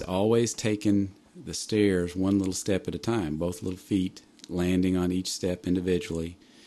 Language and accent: English; Frankfort, Kentucky, United States; I'm from Frankfort, Kentucky.